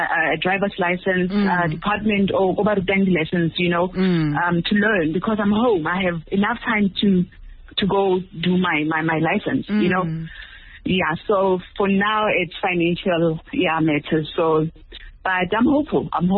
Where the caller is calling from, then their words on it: Pretoria, Gauteng, South Africa; Yeah, in Pretoria.